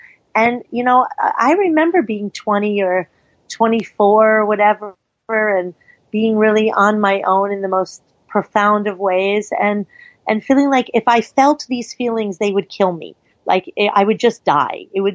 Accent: Long Island, New York, United States; I grew up in a very violent divorce before anybody divorced in my hometown in New York, Long Island

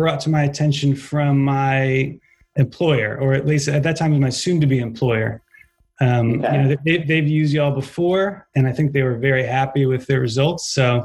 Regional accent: New York, United States; moved away as an adult; also born or lived in Boston / Texas; now in Tennessee, United States; I'm from New York originally. Lived there up until college. Spent some time in Boston for school. Lived in Texas for a year for my last career and ended up in Tennessee, of all places.

